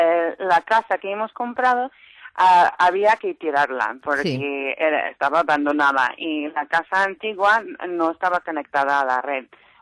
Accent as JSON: {"language": "Spanish", "region": "California", "country": "United States", "second_language": "Spanish", "moved": "yes", "lives_now": "Spain", "said": "Soy californiana."}